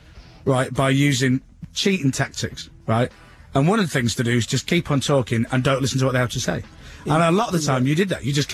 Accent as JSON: {"language": "English", "town": "Leeds", "region": "Yorkshire and the Humber", "country": "United Kingdom", "said": "Because I'm from Leeds as well, so..."}